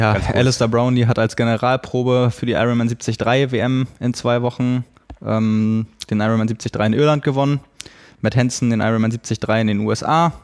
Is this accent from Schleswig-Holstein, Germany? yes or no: yes; Lübeck, Schleswig-Holstein, Germany; ich komme aus Lübeck